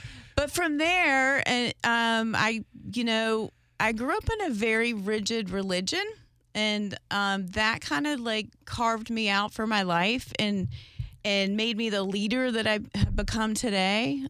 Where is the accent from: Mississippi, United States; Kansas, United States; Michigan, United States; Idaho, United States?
Idaho, United States; Boise; born there; Well, born in Idaho, Boise, Idaho. Mm-hmm. I grew up with six kids, three girls, three boys